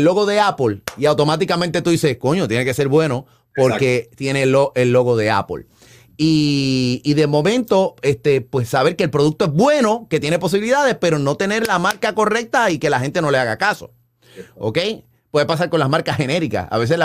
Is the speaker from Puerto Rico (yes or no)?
yes; Río Piedras, Puerto Rico; Específicamente, yo quiero hablar por Río Piedra, que es mi pueblo amado.